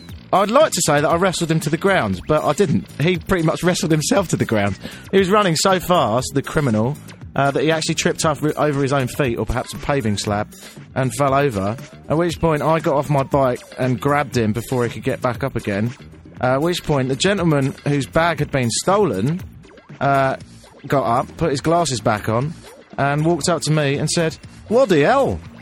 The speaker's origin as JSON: {"language": "English", "region": "England", "country": "United Kingdom", "said": "So I'm English, right?"}